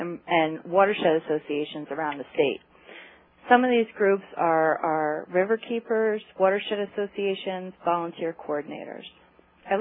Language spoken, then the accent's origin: English; New Jersey, United States; First, I'd like to share with you some information about my home state, New Jersey.